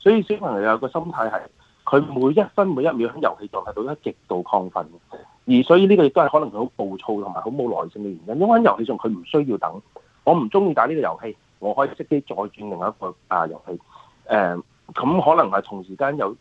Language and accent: Cantonese; China; 尤其係有我哋中國人家庭嘅一個特色嘅